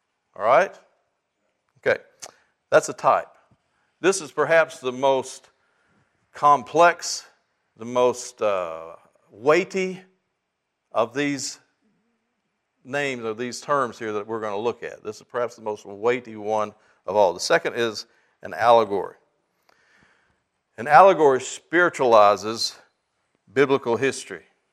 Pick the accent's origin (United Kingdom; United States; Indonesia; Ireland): United States; the South; I'm from the South like you were last week.